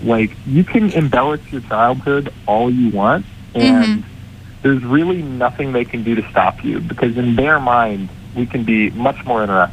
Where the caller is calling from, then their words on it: Somerville, Massachusetts, United States; I'm calling in from Somerville, Massachusetts on February 8th, 2019.